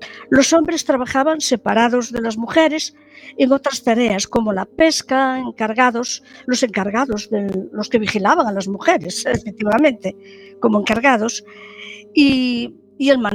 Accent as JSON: {"language": "Spanish", "region": "Galicia", "country": "Spain", "said": "Yo que soy de Puerto de Mar, pues de Puerto de Mar, en concreto de la ría de Muros y Noia"}